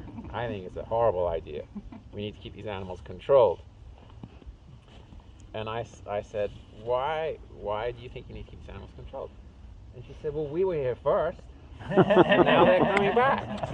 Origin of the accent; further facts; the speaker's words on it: England, United Kingdom; So I grew up in England